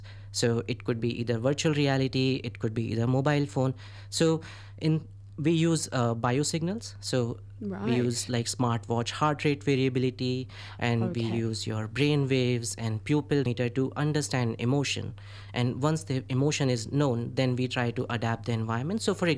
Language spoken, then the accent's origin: English; India; English is a second language; I was growing up in India, you know, stress isn't very commonly talked about.